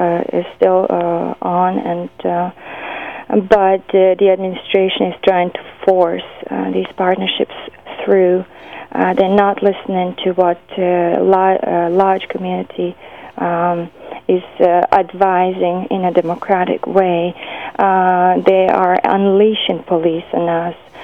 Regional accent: Bosnia & Herzegovina; Well, yes, I grew up in Bosnia, and I lived through the war and, until 1995.

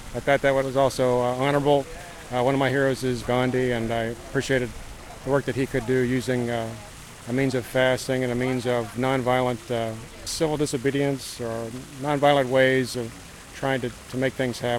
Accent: East Kingston, New Hampshire, United States; I'm from East Kingston, New Hampshire.

